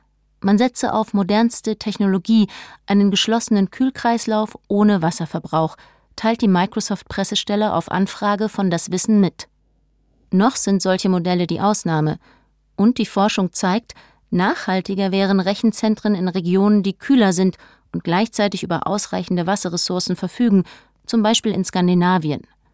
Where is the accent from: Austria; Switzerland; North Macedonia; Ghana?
Ghana; Ich komme aus Ghana, ich kenne diese Deponien.